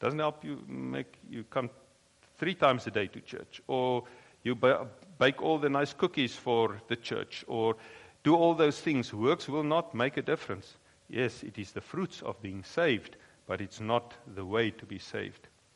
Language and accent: English; South Africa; way back when I was in South Africa, we grew up in Dutch Reformed Church.